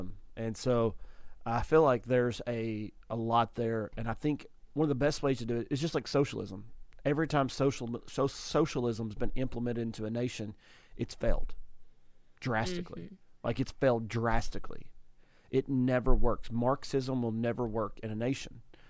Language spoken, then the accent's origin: English; United States; But I think as Americans, we should not allow it either.